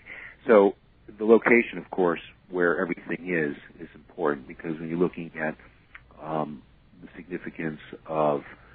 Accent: Farmington, Connecticut, United States; born there; But I was born on the in Farmington, Connecticut, along the river, which was beautiful

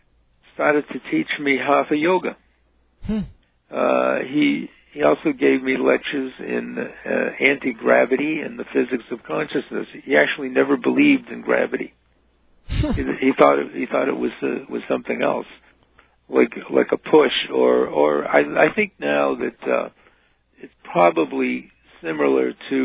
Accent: Cambridge, Massachusetts, United States; born there; Well, I was born on August 14th, 1940, in Cambridge, Massachusetts.

